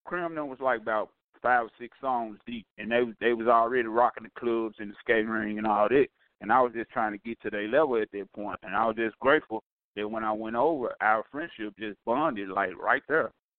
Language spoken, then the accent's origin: English; Tennessee, United States; I grew up on Richmond Street off of Mississippi and South Parkway.